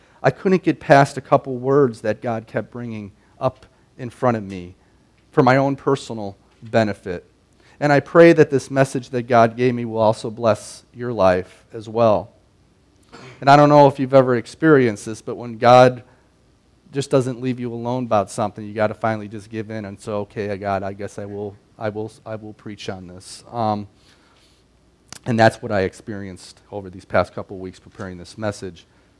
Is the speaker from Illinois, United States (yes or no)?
yes; Chicago, Illinois, United States; moved away; I had some family, quite a bit of family, fly in from Chicago. I still call it my hometown, even though I haven't lived there in like 20-some years, but, you know, always Chicago.